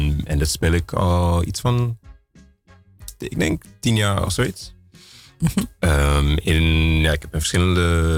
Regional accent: Amsterdam, North Holland, Netherlands; Ik ben muzikant uit Amsterdam.

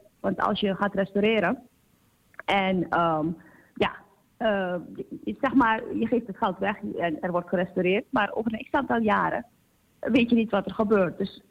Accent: Suriname; moved away as an adult; Ik zal heel eerlijk zijn, ik ben in Suriname opgegroeid.

